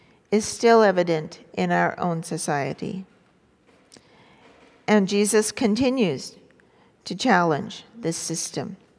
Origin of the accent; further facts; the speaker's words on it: Montreal, Quebec, Canada; When I was a child, growing up in Montreal, I had a very small family.